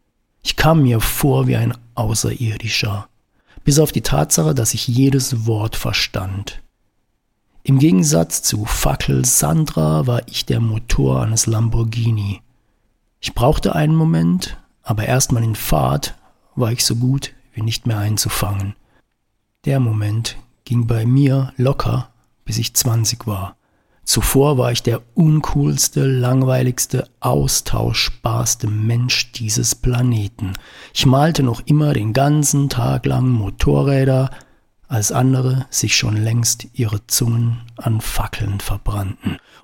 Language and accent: German; Baden-Württemberg, Germany; moved away as an adult; Dabei war der Schwarzwald schon lange nicht mehr das, was er vor etwa 30 Jahren noch war, als ich mit 20 von dort wegzog in die große Stadt.